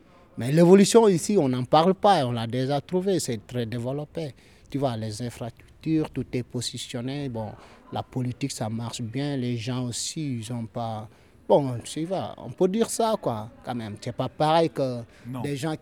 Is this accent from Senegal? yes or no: yes; Diourbel, Senegal; born there; Je suis né à Djourbel dans la ville de Cheikh Ahmadou Bamba Khadim Ressol.